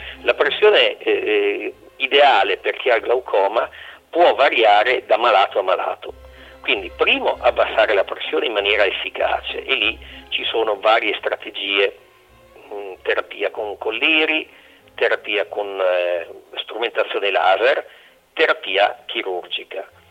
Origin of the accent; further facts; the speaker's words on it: Parma, Emilia-Romagna, Italy; Io vengo da una zona, sono di Parma, qua da noi